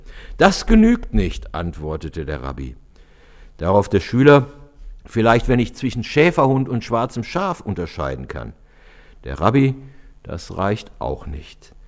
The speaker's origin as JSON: {"language": "German", "region": "Rhineland", "country": "Germany", "said": "Und manchmal habe ich gemerkt, ich bin auch Rheinländer."}